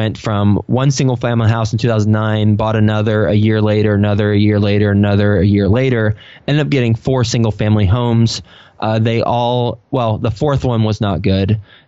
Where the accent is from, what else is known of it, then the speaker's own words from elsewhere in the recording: Texas, United States; also born or lived in New York City; I'm originally from Texas, but moved straight from New York City to Texas. From Texas to New York City.